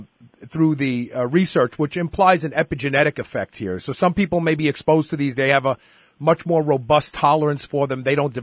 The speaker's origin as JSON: {"language": "English", "town": "New York City", "region": "New York", "country": "United States", "tie": "born or raised there", "said": "I grew up in Brooklyn. I'm 55 years old."}